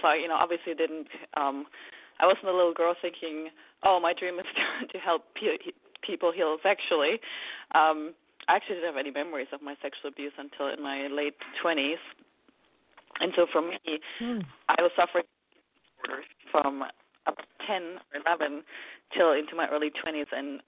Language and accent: English; Germany; English is a second language; moved away as an adult; now in California, United States; I'm from Germany originally. And so came to California